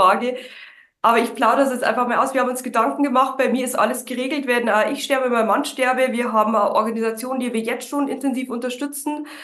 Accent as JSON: {"language": "German", "region": "Bavaria", "country": "Germany", "accent": "Bavarian", "said": "aber du hörst es auch in meinem Akzent, ich komme aus Bayern"}